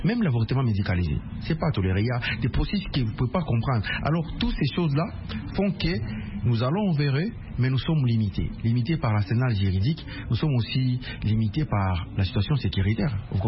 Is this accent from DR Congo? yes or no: yes; DR Congo; Chez nous, en RDC, la prostitution n'est pas légalisée, elle n'est pas permise.